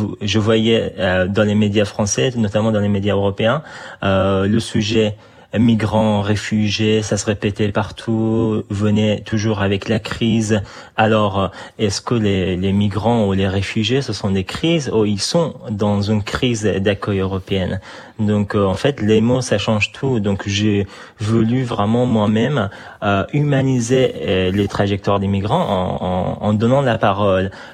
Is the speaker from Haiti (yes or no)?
no; Iran; also born or lived in Afghanistan; now in France; J'ai grandi en exil. Dès mes 2 ans, j'étais en exil en Iran. Puis, je suis retourné dans mon pays en Afghanistan en 2010.